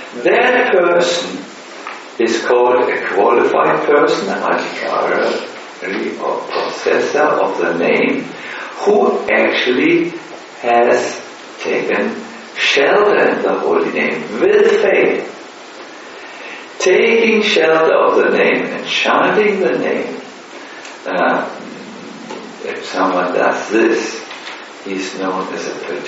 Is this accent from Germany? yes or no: yes; Germany; because I'm from Germany